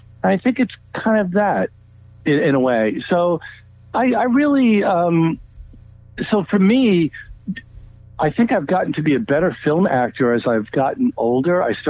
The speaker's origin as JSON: {"language": "English", "town": "Queens", "region": "New York", "country": "United States", "tie": "born or raised there", "said": "and I grew up here. I grew up in Queens, you know, sort of middle class kid, and nobody in my family was in the business at all."}